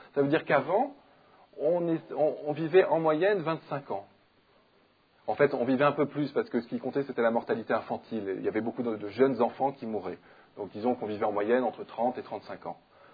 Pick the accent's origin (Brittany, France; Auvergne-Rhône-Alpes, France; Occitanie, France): Brittany, France; Rennes; je crois que vous savez que je viens de Rennes, j'ai mis 2 h 05 min pour venir de Rennes.